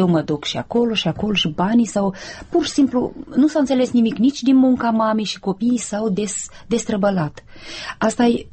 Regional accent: Moldova

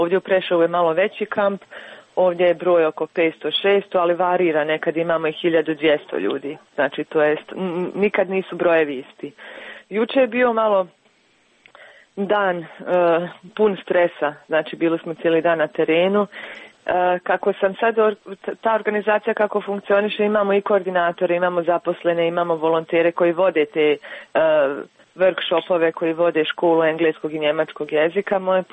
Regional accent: Bosnia & Herzegovina; now in Switzerland; kad sam došla iz Bosne i Hercegovine

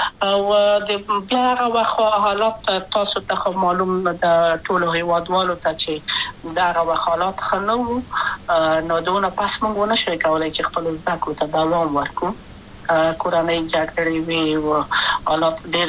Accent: Kabul, Afghanistan; also born or lived in Wardak; زه خو اصلا د وردګو ولایت یم، د پلار مې د وردګو ولایت ته خلګنسې کې دلې د کابل په تخت پل سیمه کې یم او لویا شویم کابل کې

